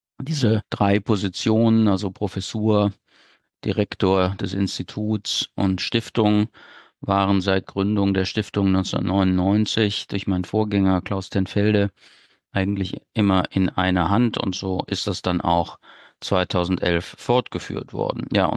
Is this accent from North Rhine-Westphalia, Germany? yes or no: yes; North Rhine-Westphalia, Germany; Ich bin im Rheinland geboren und aufgewachsen, zur Schule gegangen, habe dann Zivildienst gemacht im Sauerland und bin dann an die Universität zu Köln gegangen